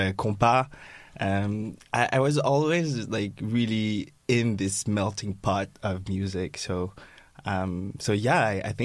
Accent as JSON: {"language": "English", "country": "Guadeloupe", "second_language": "English", "said": "I'm from Guadeloupe, which is a French and next French colony, which is now a French department, which is considered like a part of France. Outside of France, just like Hawaii. Mm-hmm. We speak mainly French there."}